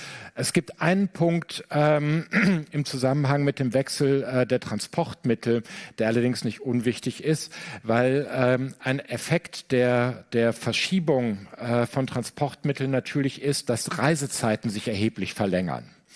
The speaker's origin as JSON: {"language": "German", "country": "Germany", "said": "Ja, ich komme aus Deutschland"}